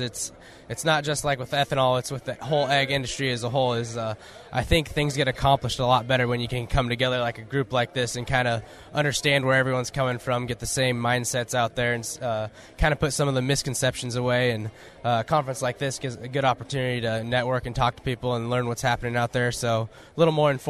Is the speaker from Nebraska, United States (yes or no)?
yes; Nebraska, United States; Well, I grew up in Nebraska, like a lot of the students there at the University of Nebraska-Lincoln. Grew up on a farm with my family.